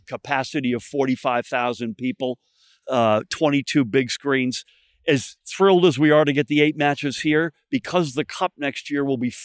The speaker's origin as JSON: {"language": "English", "region": "Massachusetts", "country": "United States", "tie": "born or raised there", "said": "I was a kid growing up outside of Boston. That gets me no votes in New Jersey."}